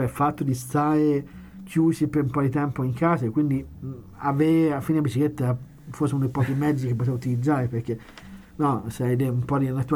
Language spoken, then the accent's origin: Italian; Perugia, Umbria, Italy; sono di Perugia, nato a Perugia, Perugino Rocche